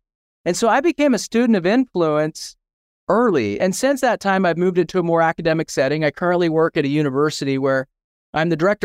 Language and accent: English; Utah, United States; You know, I grew up in Utah. I'm a lifelong Utah Jazz fan.